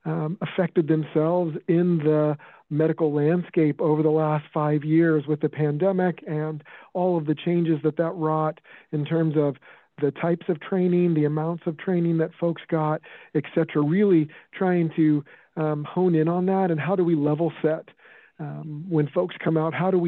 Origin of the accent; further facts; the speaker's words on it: Midwest, United States; I came from the Midwest. That's where I grew up and did all my training, so to speak, in medicine.